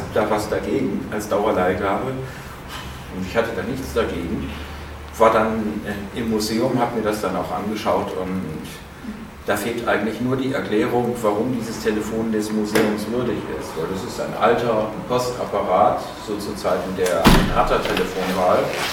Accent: Kassel, Hesse, Germany; also born or lived in Marburg; Ich bin in Kassel geboren, war die ersten 10 Jahre hier. Danach habe ich mein Abi in Marburg gemacht

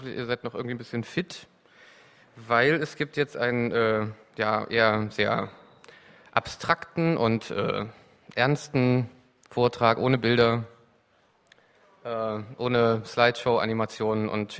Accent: eastern Germany, Germany; Im Ausland habe ich dann immer gesagt, ich bin Ostdeutscher, um mich von der Zuschreibung als Deutscher zu distanzieren. Und im Westen wollte ich aber dann auch nicht der Ossi sein

